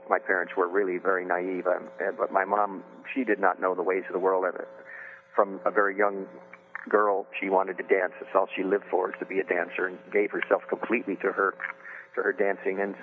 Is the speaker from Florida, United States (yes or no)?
no; Beverly Hills, California, United States; think you've been delivered to Beverly Hills to be the son, only child of two movie stars, I thought I was sent from Central Casting to play the role of a son.